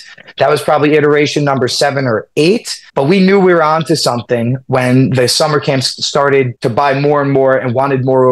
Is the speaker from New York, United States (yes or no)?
yes; New York City, New York, United States; Born and raised in New York City, right in the heart of New York City at the moment.